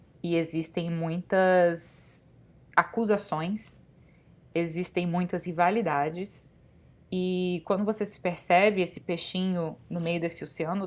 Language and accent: Portuguese; Brazil; now in United States; como brasileira morando nos Estados Unidos